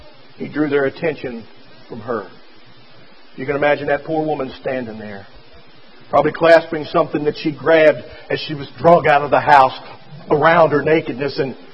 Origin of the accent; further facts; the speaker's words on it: Fairfax, Virginia, United States; When I was a boy, I was raised in the Catholic Church. And I used to go to St. Leo's down there on 237 in Fairfax.